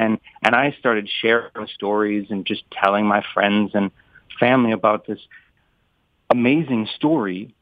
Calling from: San Francisco, California, United States; I live out in San Francisco. I'm calling in from California

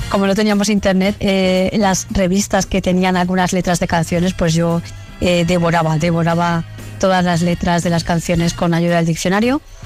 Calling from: Valencia, Valencian Community, Spain; de Valencia.

